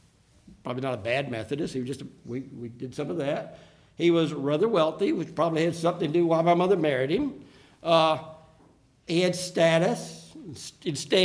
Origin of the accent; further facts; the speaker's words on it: Deep South, United States; I grew up in the Deep South in the 50s and 60s. I was born in 48.